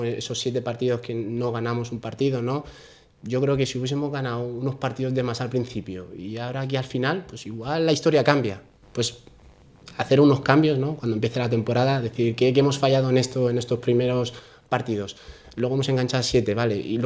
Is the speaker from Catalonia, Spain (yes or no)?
no; Alicante, Valencian Community, Spain; Yo soy de Alicante, yo soy aficionado del Hércules